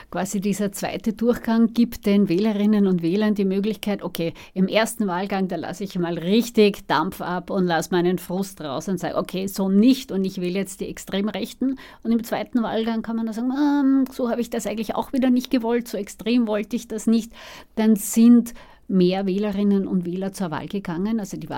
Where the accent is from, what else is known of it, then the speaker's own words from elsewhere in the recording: Austria; Und so einen klaren Machtwechsel gibt es bei uns in Österreich deswegen sehr wenig